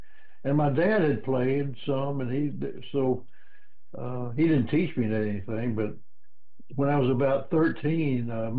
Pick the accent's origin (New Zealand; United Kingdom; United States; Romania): United States; Memphis, Tennessee; Not for me. I was from Memphis.